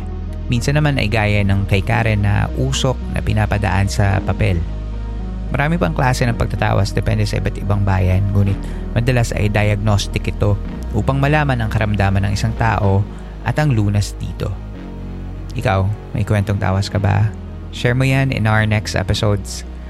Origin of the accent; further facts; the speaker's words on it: Cavite City, Calabarzon, Philippines; Sa amin sa Cavite City, karamihan sa mga nakatatanda ay naniniwala sa mga magtatawas.